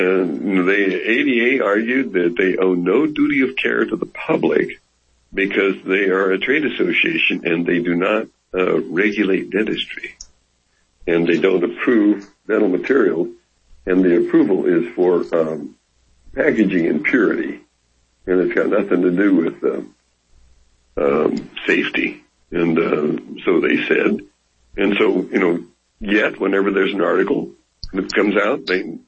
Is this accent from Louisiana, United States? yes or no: no; Kansas, United States; I'm from Kansas.